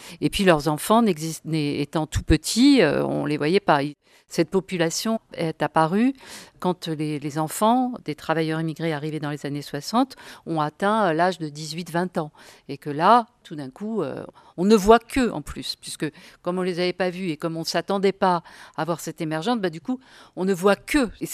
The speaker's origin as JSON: {"language": "French", "country": "France", "said": "Oui, on est français, on a toute notre place là. Et pourtant, on est un petit peu différent. Il y a des choses, bah, par exemple, nos parents, effectivement, ils sont musulmans. Et puis nous, bah, on a été éduqués là, dans cette foi-là."}